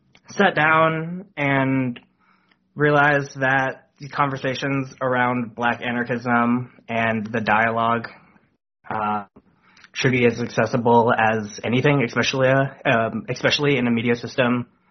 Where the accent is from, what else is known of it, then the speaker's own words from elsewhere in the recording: Ohio, United States; I'm also born and raised in Ohio.